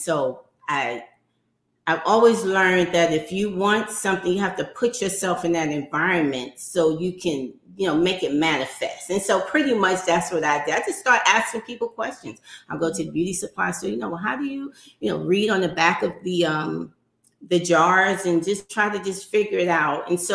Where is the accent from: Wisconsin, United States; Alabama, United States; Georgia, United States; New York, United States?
New York, United States; New York City; So I grew up in New York City in Harlem.